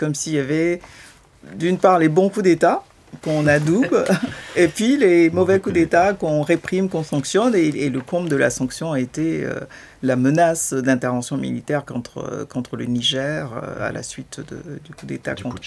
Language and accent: French; Togo; le cas le plus typique, c'est celui de mon pays d'origine, le Togo